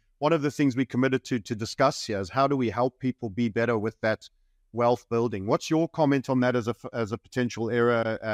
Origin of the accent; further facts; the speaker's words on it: South Africa; born there; I was born here in Southern Africa, and I loved it. And of course, I was born during the apartheid era.